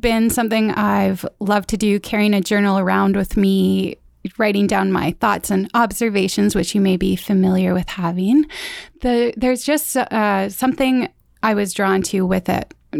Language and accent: English; Mission, British Columbia, Canada; born there; I was born in Mission.